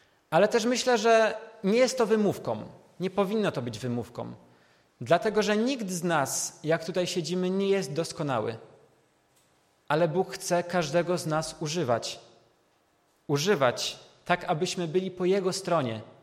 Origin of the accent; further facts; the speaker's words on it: Skoczów, Silesian Voivodeship, Poland; U nas w Skoczowie mamy dużą parafię, jest nas ponad 3,5 tysiąca, tak więc konfirmantów też jest dużo.